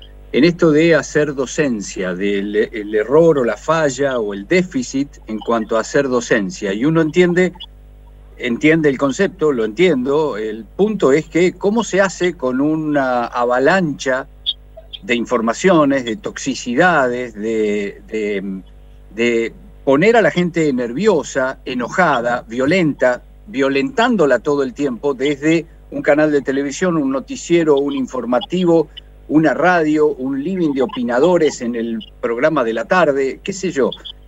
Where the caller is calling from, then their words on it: Santa Rosa, La Pampa, Argentina; de Santa Rosa, La Pampa.